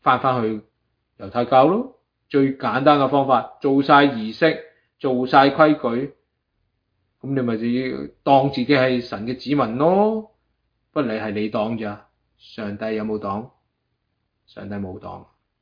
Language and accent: Cantonese; China; 我哋中国人